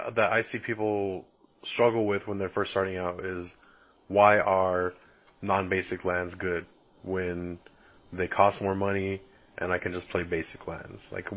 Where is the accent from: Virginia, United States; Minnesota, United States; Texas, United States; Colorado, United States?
Texas, United States; El Paso; Yeah, man, El Paso is my hometown.